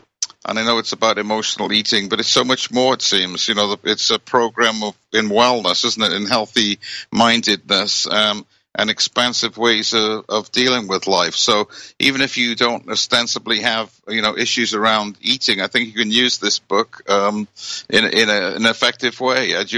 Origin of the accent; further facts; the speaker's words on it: United Kingdom; And you know, I grew up in Britain